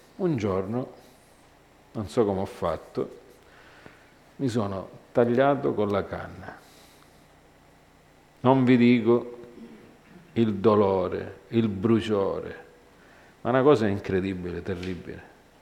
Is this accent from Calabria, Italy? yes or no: yes; Bocale, Calabria, Italy; Io quando ero piccolo, a Bocale